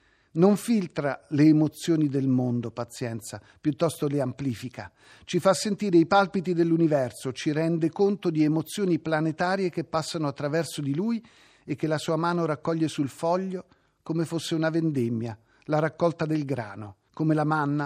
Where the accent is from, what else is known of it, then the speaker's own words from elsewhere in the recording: San Benedetto del Tronto, Marche, Italy; born there; Sono nato a San Benedetto del Tronto, mio padre è pugliese